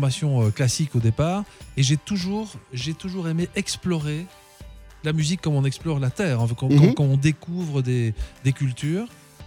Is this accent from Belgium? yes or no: yes; Belgium; voilà, moi je suis belge.